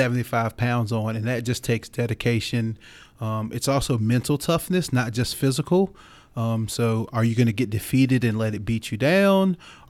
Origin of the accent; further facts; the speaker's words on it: Virginia, United States; I also was born and raised in Henrico County, graduated from Mills Godwin. So I did see public safety growing up.